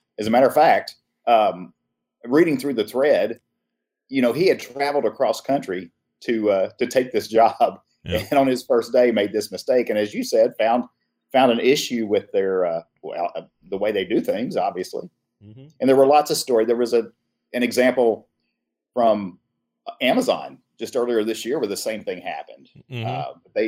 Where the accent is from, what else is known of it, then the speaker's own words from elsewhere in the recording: Nashville, Tennessee, United States; I'm from Nashville, Tennessee.